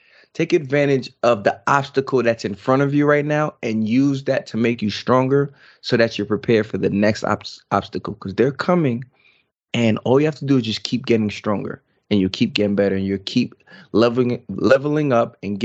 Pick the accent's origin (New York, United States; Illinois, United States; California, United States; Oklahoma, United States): New York, United States; I'm very thankful that I'm from New York. I don't live there anymore, but every time I go back, I'm reminded I'm in New York